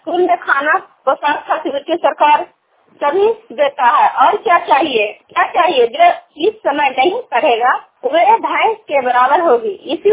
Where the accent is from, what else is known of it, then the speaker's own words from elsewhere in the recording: Kolama, Bihar, India; मैं हूँ आपके साथी … कोलामा गांव की रहने वाली हूँ, ब्लॉक खरनौत, जिला नालंदा।